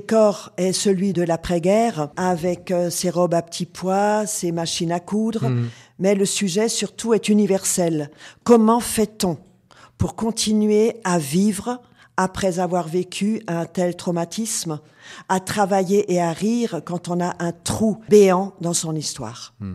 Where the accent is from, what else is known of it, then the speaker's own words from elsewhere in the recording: Grand Est, France; Alors, en tant qu'Alsacienne, j'ai vécu tous ces moments d'après-guerre